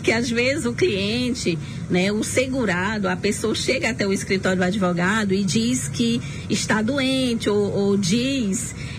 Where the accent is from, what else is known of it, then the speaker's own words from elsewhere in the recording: Simões, Piauí, Brazil; born there; now in Araripina, Brazil; eu sou piauiense, natural da cidade de Simões, né? Mas desde muito cedo já ando aqui, né? Para Araripina, fiz o ensino médio aqui, fiz faculdade aqui na Facisa.